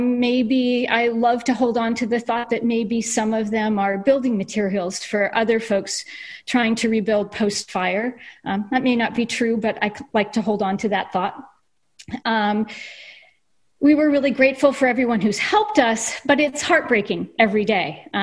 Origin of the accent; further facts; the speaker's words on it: Idaho, United States; also born or lived in Bay Area; I grew up in Idaho, outside city limits of Boise, lived in the Bay Area after that for several decades.